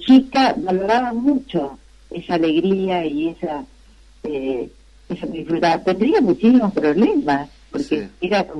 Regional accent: Corning, New York, United States; born there; Y ahí nací yo, en Estados Unidos, en Corning.

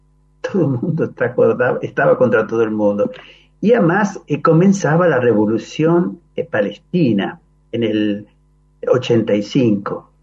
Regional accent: Canelones, Uruguay; moved away; yo soy de Canelones, en una ciudad de 20.000 habitantes

